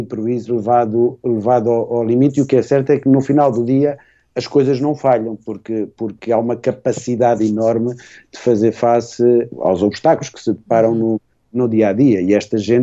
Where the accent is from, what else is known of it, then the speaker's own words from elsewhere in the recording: Portugal; latino sou eu também, não é que eu venho de Portugal.